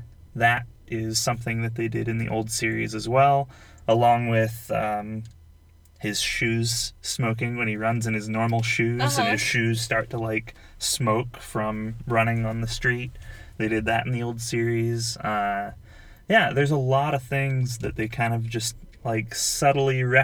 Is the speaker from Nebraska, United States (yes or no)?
yes; Nebraska, United States; But we're both from Nebraska. We enjoy the Nebraska country.